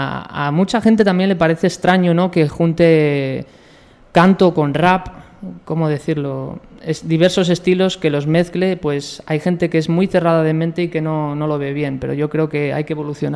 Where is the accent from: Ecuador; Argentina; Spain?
Spain; Santa Engracia del Jubera, La Rioja; Ah, de Santa Engracia del Jubera, hombre.